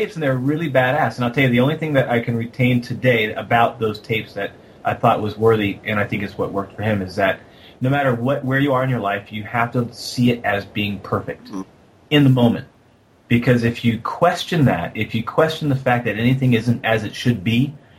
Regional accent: California, United States; hey, I'm a dork from California. I race club racing, and I suck

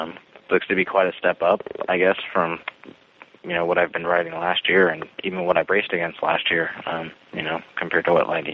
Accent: Monterey, California, United States; I grew up as a kid living in Monterey, so Laguna.

